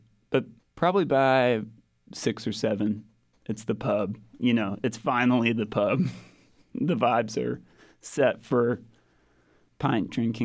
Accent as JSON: {"language": "English", "town": "Waco", "region": "Texas", "country": "United States", "tie": "born or raised there", "said": "growing up in Waco, you always hear, like, Wacoans are so kind of persnickety about places."}